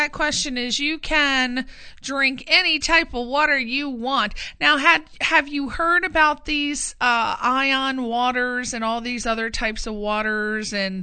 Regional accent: East Coast, United States; I mean, I'm from the East Coast, and I never knew there was any such thing as bottled water until I moved out here

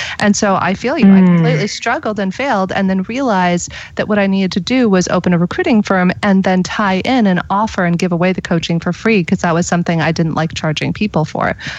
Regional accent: California, United States; I'm born and raised in California myself

